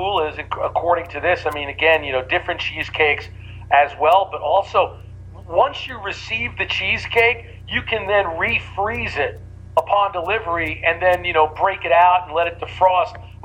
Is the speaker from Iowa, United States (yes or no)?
no; New York, United States; Well, I've loved Danish since I was a little kid growing up in New York and having like a cheese Danish or an apple Danish.